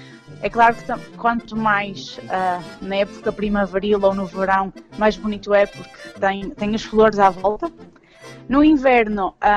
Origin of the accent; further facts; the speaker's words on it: Portugal; now in Netherlands; Porque não são aconchegados e chegados à família como nós somos, portugueses.